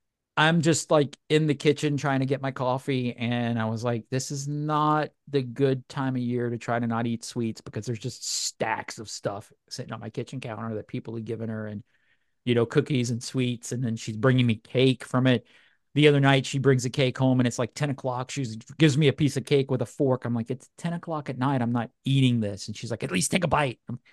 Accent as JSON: {"language": "English", "region": "Louisiana", "country": "United States", "tie": "born or raised there", "said": "Well, I know, I grew up in Louisiana"}